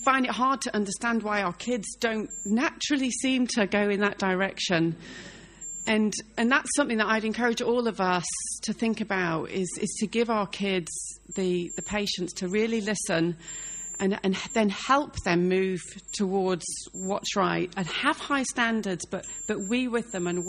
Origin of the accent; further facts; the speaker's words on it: United Kingdom; Malcolm and I, we're British, you know. And we come from a background where you do your duty regardless of how you feel.